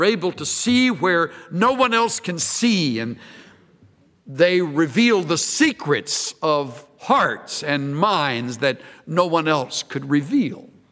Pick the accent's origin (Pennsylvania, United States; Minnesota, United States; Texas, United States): Texas, United States; El Campo; I'm from El Campo. And outside of Texas, most folks kind of chuckle when they hear that.